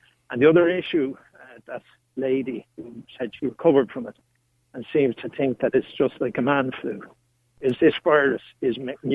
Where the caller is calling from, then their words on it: England, United Kingdom; Well, I'm phoning from England